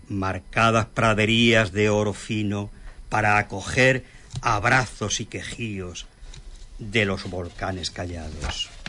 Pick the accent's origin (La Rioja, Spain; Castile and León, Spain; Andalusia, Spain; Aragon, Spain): Andalusia, Spain; un paraíso de Huelva, que es la sierra onubense, sin menos despreciar o menos valorar a otras comarcas